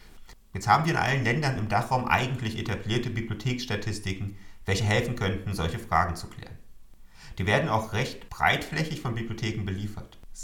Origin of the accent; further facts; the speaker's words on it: Berlin, Germany; now in Switzerland; die hugenottischen Flüchtlinge, die die Entwicklung Berlins geprägt haben, wo ich herkomme, und die auch zu meinen Vorfahren gehören. Und gleichzeitig ein sanfter Hinweis auf die Mehrsprachigkeit in der Schweiz, in der ich jetzt lebe.